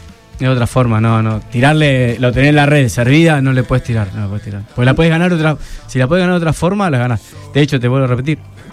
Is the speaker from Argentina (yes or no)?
yes; Argentina; Somos argentinos y queremos ganar y somos los mejores siempre en todo